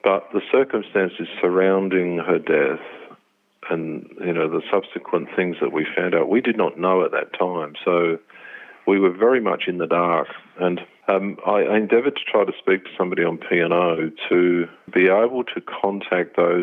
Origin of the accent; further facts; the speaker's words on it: England, United Kingdom; now in Brisbane, Australia; So, yeah, I was Brisbane-based. I immigrated over from England in 78. I just came straight to Brisbane and really kind of made that the place that I wanted to stay in.